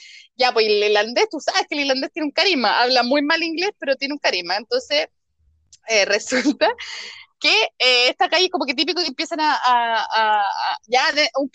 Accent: Chile; porque como buena chilena, tú sabes, el carrete parte después de las 12

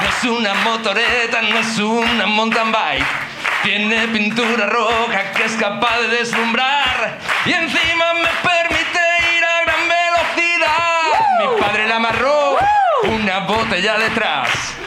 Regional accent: Málaga, Andalusia, Spain; Sí, de aquí, de Málaga.

